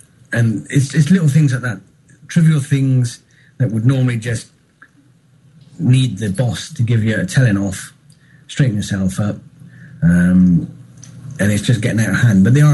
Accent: South West England, United Kingdom; I'm a firefighter from Gloucestershire.

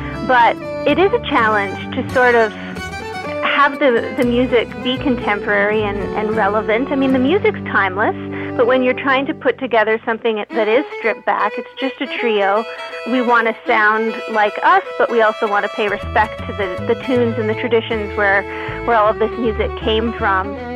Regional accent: Pembroke, Ontario, Canada; Yeah, so I'm from the Ottawa Valley, but more specifically from Pembroke, a couple hours northwest of Ottawa.

